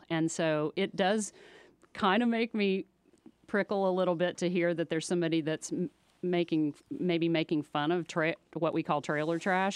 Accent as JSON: {"language": "English", "town": "Atlanta", "region": "Georgia", "country": "United States", "tie": "born or raised there", "said": "You know, I'm from rural America originally, or my roots are, but I grew up here in Atlanta."}